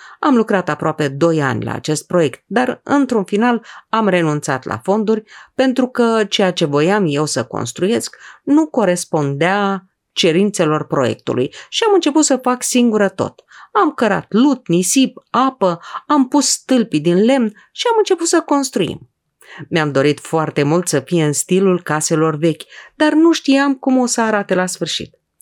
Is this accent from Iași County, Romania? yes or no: yes; Cucuteni, Iași County, Romania; Aveam 7 ani când umblam prin satul meu natal, Cucuteni, alături de arheologi, în căutarea de rămășițe de obiecte istorice tipice zonei noastre.